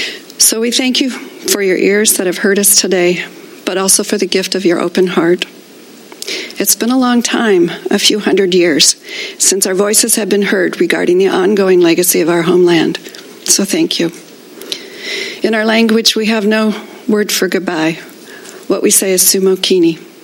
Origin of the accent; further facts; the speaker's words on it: Avila Beach, California, United States; So not only did I say I come from good people, but that I come from Tohini, this area here, and from Avila Beach, which is also our village site of Sapatu.